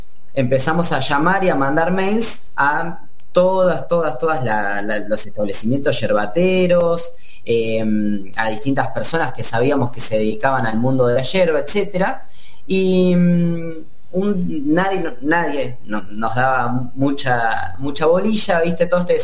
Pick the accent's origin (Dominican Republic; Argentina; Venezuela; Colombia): Argentina; Mar del Plata, Buenos Aires Province; Nosotros dijimos, bueno, somos de Mar del Plata, ¿viste?